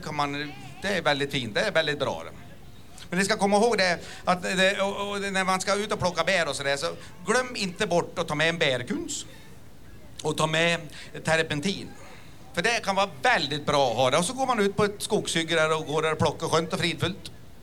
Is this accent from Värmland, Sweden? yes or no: no; Enånger, Gävleborg County, Sweden; jag kommer faktiskt från Enånger, ligger i Hälsingland, ligger alldeles vid kusten.